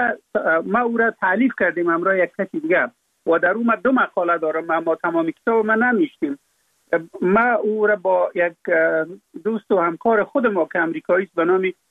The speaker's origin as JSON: {"language": "Persian", "country": "Afghanistan", "said": "در اونجا فقط من افغان هستم"}